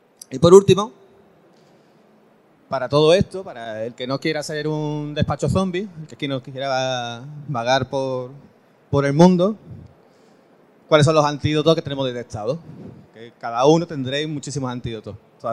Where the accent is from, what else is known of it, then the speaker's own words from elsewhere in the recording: Andalusia, Spain; una empresa que creamos hace unos 15 años en Cádiz, el puerto de Santa María. Mi acento me delata, que no soy de Bilbao ni soy de Barcelona.